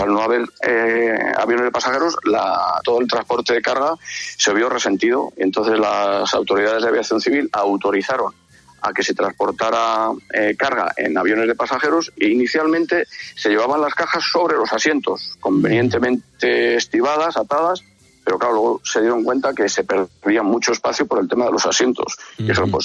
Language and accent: Spanish; Madrid, Community of Madrid, Spain; yo soy natural de Madrid, como me gusta decir. Yo nací en el Hospital Militar Gómez Ulla, en Carabanchel Alto, sí.